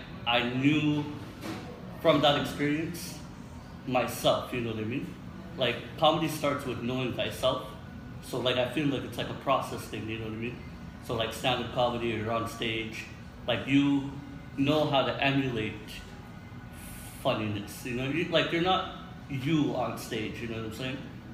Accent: Philippines; You know, I'm like sometimes I'll joke, like, I'm a kid from the Philippines, you know?

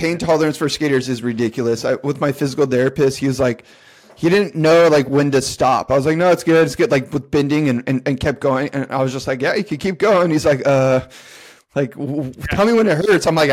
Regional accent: San Diego, California, United States; So I was really lucky growing up in San Diego and seeing the skating that I got to see.

